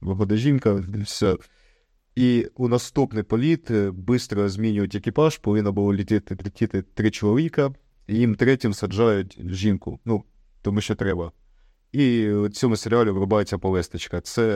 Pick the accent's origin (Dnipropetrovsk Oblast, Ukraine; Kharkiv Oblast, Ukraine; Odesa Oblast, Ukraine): Kharkiv Oblast, Ukraine; Kharkiv; Так, ми з Харкова, ми з Востока, так, ми 30 років розмовляли російською мовою, і тепер ми перейшли на українську.